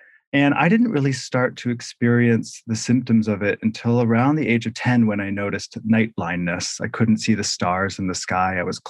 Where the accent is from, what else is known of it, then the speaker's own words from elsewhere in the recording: Vancouver, British Columbia, Canada; now in Seattle, United States; I live in Seattle, Washington. However, I am originally from Canada. I was born in Vancouver, BC.